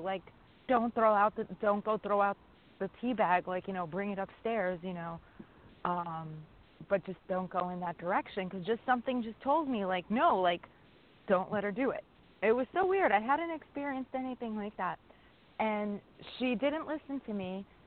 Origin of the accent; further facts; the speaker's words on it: New York, United States; I'm from New York.